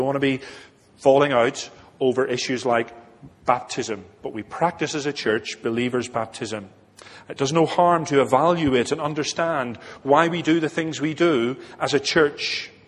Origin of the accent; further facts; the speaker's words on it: Belfast, Northern Ireland, United Kingdom; born there; I was born in Belfast into a Christian home. My parents were Presbyterians. My father was an ordained lay elder in the Presbyterian Church.